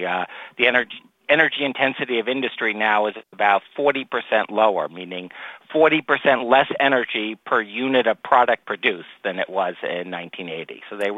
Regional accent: Northeast, United States; You know, I grew up in the Northeast. The heating was more important than cooling, but down south, cooling is really important.

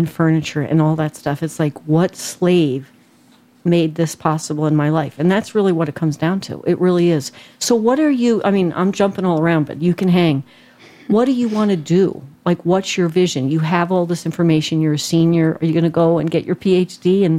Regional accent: New Jersey, United States; people say, where are you from? And I say, well, I'm from New Jersey. Well, I moved here 40 years ago, you know, when I lived in Europe and all this stuff.

